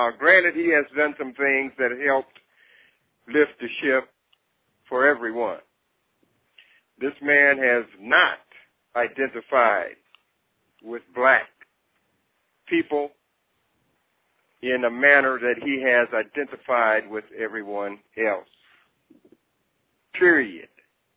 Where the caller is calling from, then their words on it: Texas, United States; from Texas.